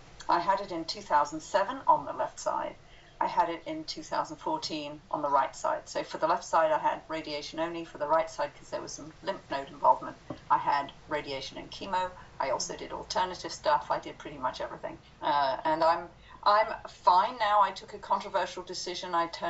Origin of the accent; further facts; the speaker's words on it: London, United Kingdom; London, England. Yeah.